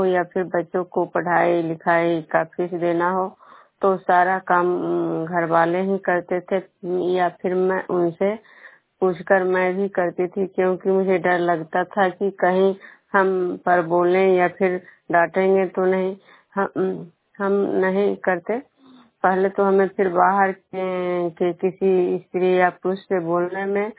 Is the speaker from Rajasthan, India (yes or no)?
no; Vishnupur, Bihar, India; मैं बिष्णुपुर ग्राम खुजरा पंचायत नालंदा जिला नगरनौसा प्रखंड के निवासी हूँ।